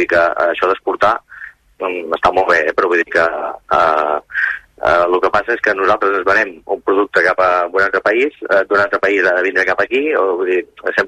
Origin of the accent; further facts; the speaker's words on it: Catalonia, Spain; soc del Baix Penedès